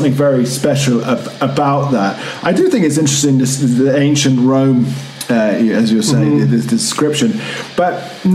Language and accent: English; England, United Kingdom; they could tell, obviously, that I am not Colombian, and spoke to me in English. And I said, where are you from? And I said, England.